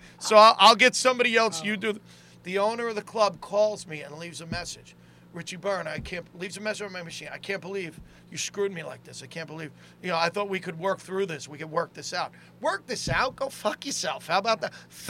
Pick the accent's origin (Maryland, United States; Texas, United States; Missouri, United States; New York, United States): New York, United States; Staten Island; So, I used to work there because I was from Staten Island